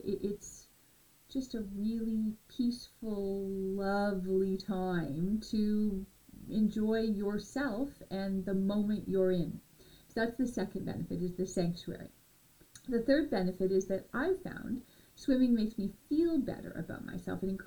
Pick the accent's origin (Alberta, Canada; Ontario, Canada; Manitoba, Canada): Ontario, Canada; London; As a Canadian kid, I learned to swim early. I remember Jolly's Swim School in London, Ontario, where as a child I was thrust into the pool, told to do laps